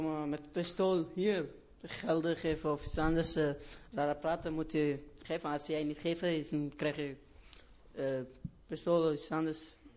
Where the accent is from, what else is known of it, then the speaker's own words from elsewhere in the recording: Kabul, Afghanistan; Dutch is a second language; now in Netherlands; Grote stad van Afghanistan. Hoofdstad van Afghanistan, Kabul.